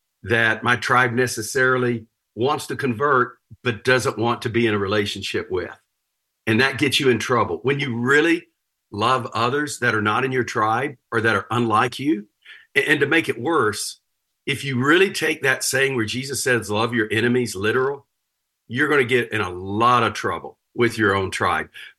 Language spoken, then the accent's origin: English; Texas, United States; I grew up in Deep East Texas, conservative, very conservative, perhaps fundamentalist, Baptist home.